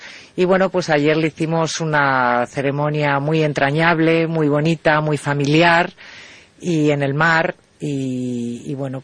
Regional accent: Galicia, Spain; also born or lived in Africa

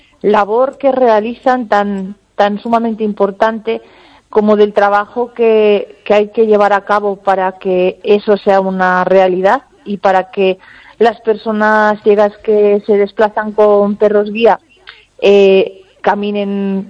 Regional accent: Galicia, Spain; Es que aquí somos gallegos los jefes todos.

